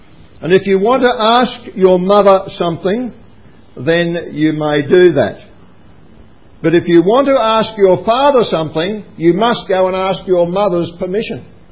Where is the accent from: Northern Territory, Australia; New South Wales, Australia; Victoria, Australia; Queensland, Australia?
Victoria, Australia; Kerang; as I was growing up in Kerrang in northern Victoria